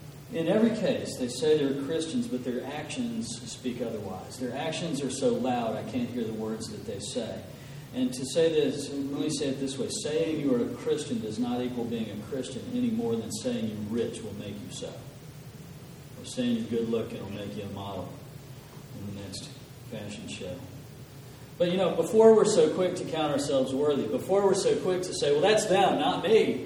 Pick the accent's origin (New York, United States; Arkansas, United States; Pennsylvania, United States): Arkansas, United States; I'm from Arkansas. I mean, you know, we speak another language, but it's not Greek.